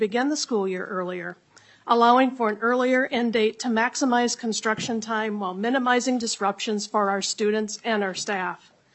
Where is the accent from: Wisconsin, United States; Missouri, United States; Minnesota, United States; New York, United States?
Minnesota, United States; Ellsworth; The needs of Shakopee are not the same as my hometown district of Ellsworth in the southwest corner of the state.